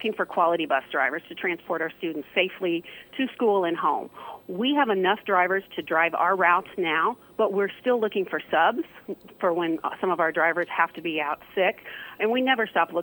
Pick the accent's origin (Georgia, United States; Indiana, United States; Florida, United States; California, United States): Indiana, United States; Bloomington; growing up in Bloomington, and I went to Unionville Middle School back in the days when there was a middle school, and graduated from Bloomington North